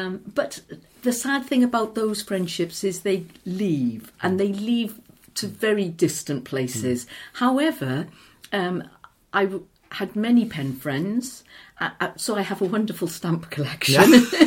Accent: Cardiff, Wales, United Kingdom; My first school, my first school was a little preparatory school in what's now Riverside, I think.

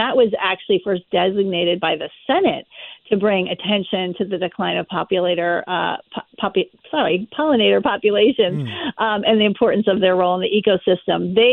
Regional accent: Ohio, United States; and I'm from Ohio originally

